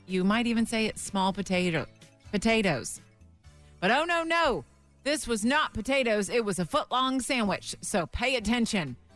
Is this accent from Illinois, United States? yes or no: no; St. Petersburg, Florida, United States; These are my people, and we start with Anthony Whitfield from my hometown of St. Petersburg, Florida.